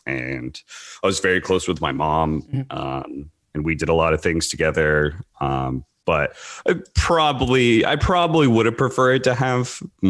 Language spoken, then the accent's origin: English; Washington, United States; Yeah, I grew up between Seattle and Portland. Those two areas.